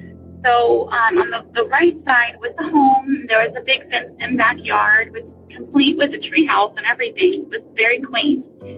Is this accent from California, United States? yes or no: no; South Carolina, United States; I am from South Carolina. I'm a listener.